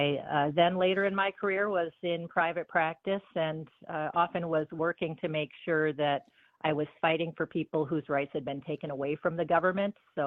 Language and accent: English; Chippewa Falls, Wisconsin, United States; I grew up in Chippewa Falls in western Wisconsin, one of four kids.